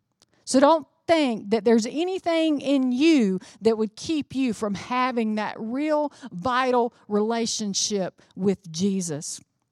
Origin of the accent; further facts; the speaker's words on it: United States; You know, being an American, being an ignorant American of the rest of the world.